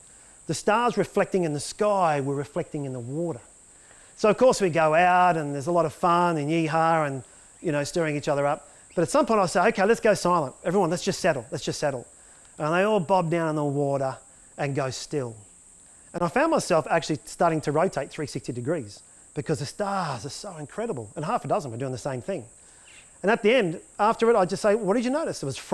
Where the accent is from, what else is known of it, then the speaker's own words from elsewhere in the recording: Australia; but I think generally as Aussie men, we're not very good at reflecting.